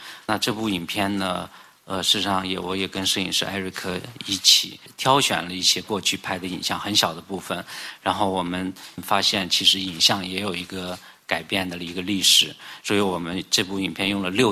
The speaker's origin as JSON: {"language": "Chinese", "country": "China", "said": "今天我们中国人用各种方法来纪念，来哀思。"}